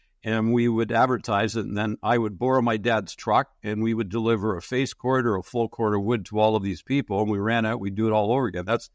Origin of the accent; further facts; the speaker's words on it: Canada; and here I am from Canada, where hockey is religion.